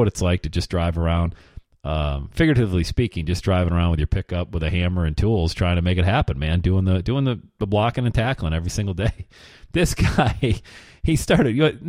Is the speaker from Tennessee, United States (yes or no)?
no; Loveland, Ohio, United States; Shot a video traveling through my hometown here of Loveland, Ohio, going through the world-famous Dunkin' Donuts